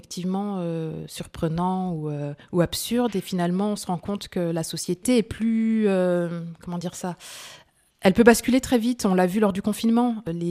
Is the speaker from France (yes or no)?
yes; France; Même si je suis née en France et que j'ai toujours grandi en France, j'ai une culture subsaharienne, africaine, du Sénégal, de la Côte d'Ivoire, par mes parents, par les cousins, par la famille.